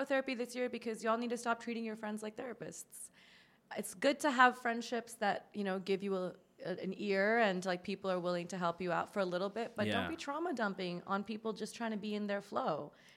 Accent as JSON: {"language": "English", "country": "United States", "tie": "born or raised there", "said": "So, I did not grow up where refined palates exist. I grew up in America."}